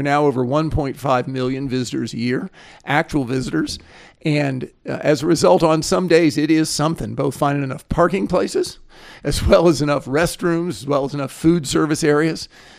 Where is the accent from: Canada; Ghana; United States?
United States; Florida; And it's because I grew up in Florida back when they were endangered.